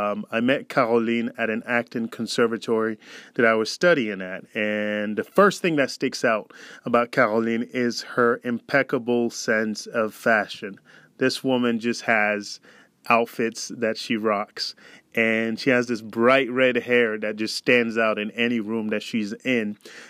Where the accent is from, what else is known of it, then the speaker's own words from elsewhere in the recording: Sierra Leone; first language Krio; French is spoken in Guinea and I come from Sierra Leone, which English Creole is all I spoke at the time.